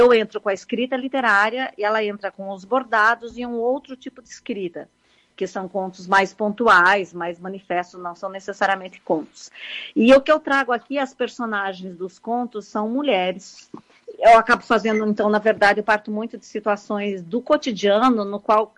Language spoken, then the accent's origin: Portuguese; Paraná, Brazil; born there; Eu nasci no Paraná, mas retornava sempre nas férias.